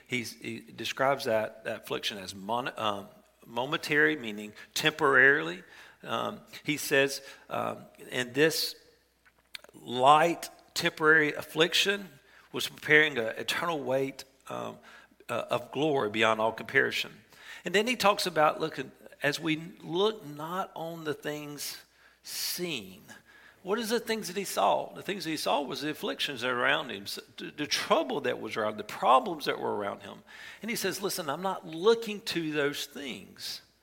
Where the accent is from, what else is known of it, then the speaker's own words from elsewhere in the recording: Monroe, North Carolina, United States; But I grew up in Monroe, North Carolina, right outside of Unionville area. And we actually, across the house that we grew up in, across the street basically from our house, was a chicken farm.